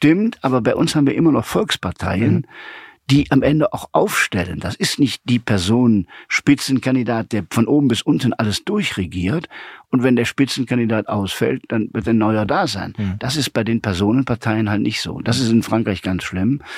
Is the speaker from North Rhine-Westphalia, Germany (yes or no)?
yes; Aachen, North Rhine-Westphalia, Germany; In Aachen beispielsweise, in meiner Heimatstadt